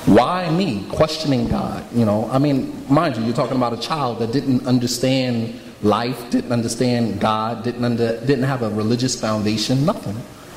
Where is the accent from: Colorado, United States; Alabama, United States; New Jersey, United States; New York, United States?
New Jersey, United States; Montclair; born there; I was born in Montclair, New Jersey.